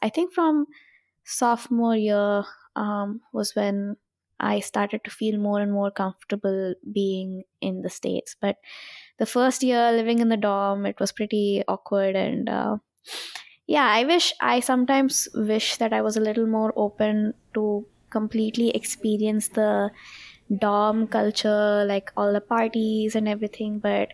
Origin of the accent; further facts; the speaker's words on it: Visakhapatnam, Andhra Pradesh, India; also born or lived in Hyderabad; when I grew up in Vizag, I was in a school where it was pretty strict, you'd say.